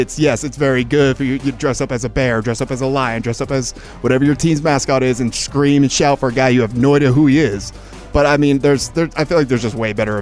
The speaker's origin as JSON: {"language": "English", "region": "Utah", "country": "United States", "tie": "born there", "also_born_or_lived": "California / Nevada", "said": "Kind of Utah. Born in Utah, but moved a lot, me and my family, between Utah, California, Vegas, obviously."}